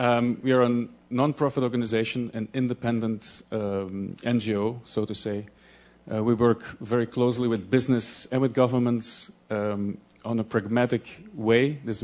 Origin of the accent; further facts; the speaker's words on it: Belgium; first language Dutch; English is a second language; It's my working language. It's not my mother tongue, by the way. My mother tongue is Dutch, which is the language spoken in half of Belgium, this very tiny country in the middle of Europe.